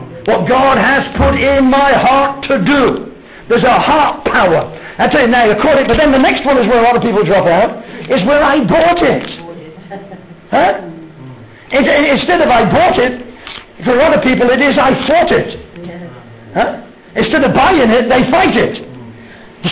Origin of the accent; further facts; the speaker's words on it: England, United Kingdom; moved away as an adult; I emigrated to South Africa when I was 21 from England.